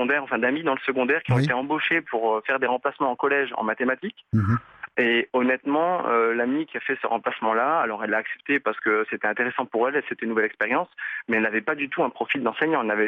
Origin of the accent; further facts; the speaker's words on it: France; moved away as an adult; je suis plus du tout en France. J'ai quitté la France pour aller en détachement dans un pays étranger.